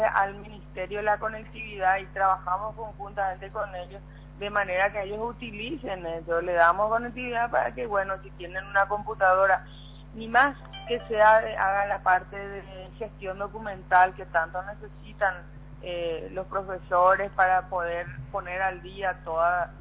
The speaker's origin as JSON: {"language": "Spanish", "region": "Asunción", "country": "Paraguay", "said": "nosotros que somos de aquí, de Capital"}